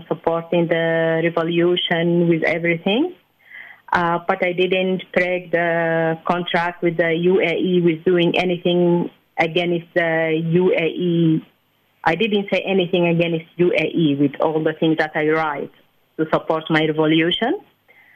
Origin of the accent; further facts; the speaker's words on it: Sudan; English is a second language; now in South Africa; But when they dismissal me, they refer to my home country, Sudan.